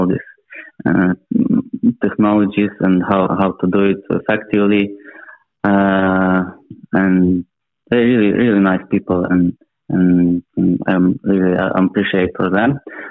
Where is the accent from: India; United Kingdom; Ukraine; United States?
Ukraine; English is a second language; I'm from Ukraine.